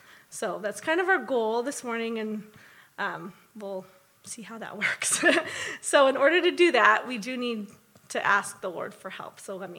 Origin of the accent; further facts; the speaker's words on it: Los Angeles, California, United States; now in Illinois, United States; So most of you know I'm from Los Angeles, from California, and there's not a lot of green around.